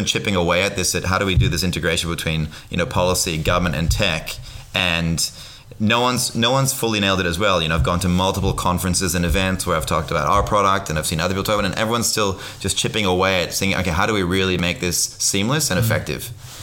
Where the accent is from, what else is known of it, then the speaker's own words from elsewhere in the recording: United States; now in Australia; I'm originally from the States